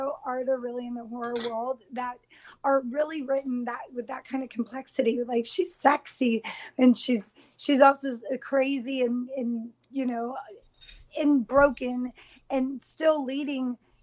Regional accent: California, United States; I'm from California, so I never actually got to see seasons change.

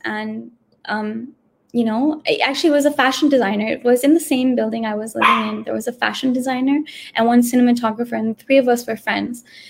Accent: United States; I was just shocked because I grew up in America

